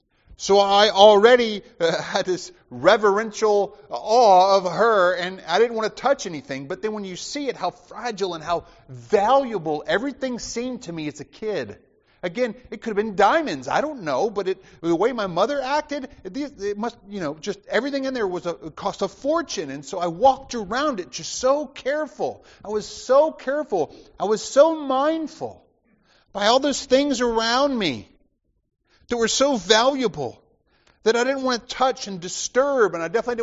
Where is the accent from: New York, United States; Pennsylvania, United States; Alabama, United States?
Alabama, United States; Dothan; Growing up in Alabama, I remember the mall that was the key kind of gathering place and where you'd go if you wanted to do something exciting. There wasn't a whole lot in Dothan, Alabama back then.